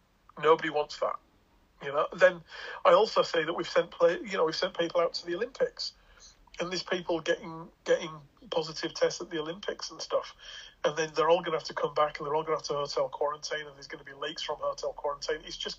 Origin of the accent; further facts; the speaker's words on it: England, United Kingdom; I don't know because I'm English and I live here